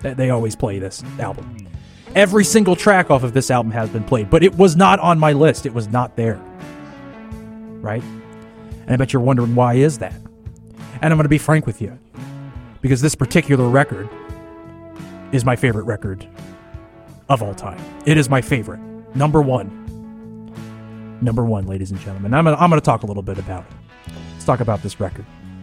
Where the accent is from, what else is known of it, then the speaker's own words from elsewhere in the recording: Milford, Connecticut, United States; now in New Haven, United States; I was just a kid growing up in Milford, Connecticut, my hometown, before I moved here to New Haven, before my travels took me all over the world.